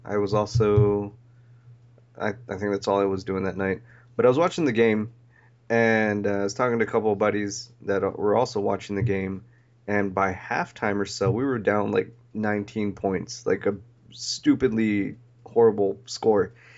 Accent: Houston, Texas, United States; Oh, so we're all from Houston and all

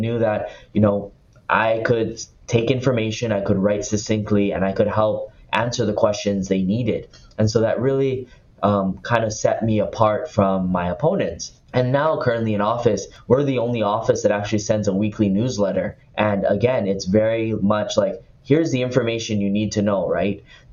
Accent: Hawaii, United States; I'm Native Hawaiian, so connecting with Native Hawaiian leaders. Also, I went to the Kamehameha Schools, which is, you know, a very old established school here in Hawaii.

